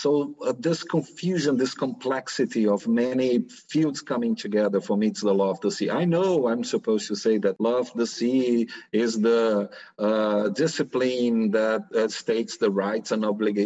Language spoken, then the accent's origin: English; Brasilia, Federal District, Brazil; because I was raised and educated in Brasilia.